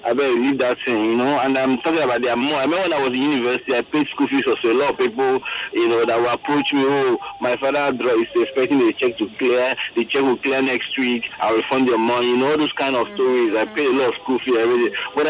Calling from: Lagos, Nigeria; I'm calling from Shangotedo.

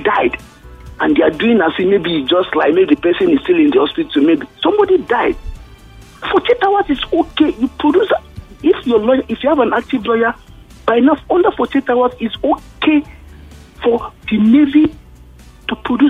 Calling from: Lekki, Lagos, Nigeria; I'm calling from Lekki.

